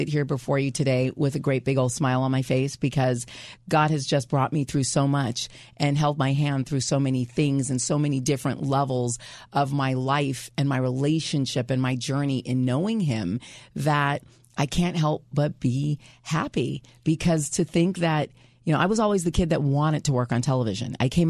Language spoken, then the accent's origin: English; California, United States; also born or lived in San Francisco; I grew up pretty much in and around Southern California. I was born in San Francisco.